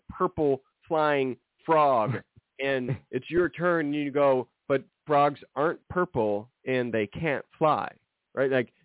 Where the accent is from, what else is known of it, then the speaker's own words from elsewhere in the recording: Alabama, United States; born there; I was born in Alabama without a banjo on my knee.